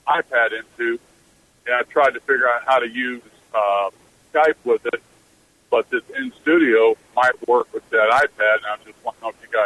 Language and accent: English; Omaha, Nebraska, United States; Yeah, because what I did was I'm from Omaha, and I left about 2 o'clock this morning, working right now.